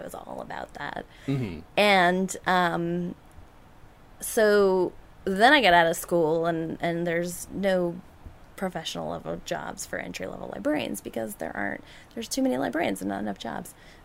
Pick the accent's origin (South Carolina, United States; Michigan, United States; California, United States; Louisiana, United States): California, United States; So I went to film school. I'm from Southern California, and I went to film school because I wanted to work in the movie biz and just, you know, live a dream life.